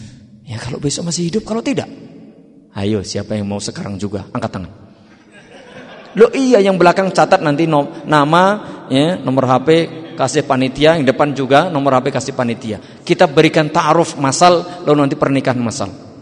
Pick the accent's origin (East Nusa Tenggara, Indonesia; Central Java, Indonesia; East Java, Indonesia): Central Java, Indonesia; Wonogiri; perselingkuhan terjadi di daerah saya, asal saya dari Wonogiri.